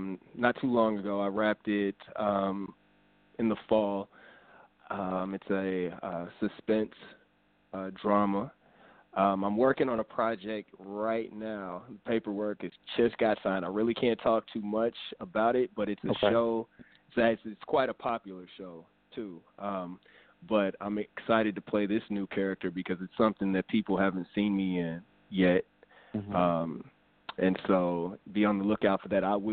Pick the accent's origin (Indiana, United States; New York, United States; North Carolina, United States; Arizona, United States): Indiana, United States; Indianapolis; I grew up in Indianapolis, Indiana, you know, two parents, one who was a nurse, one who, you know, was actually a contractor.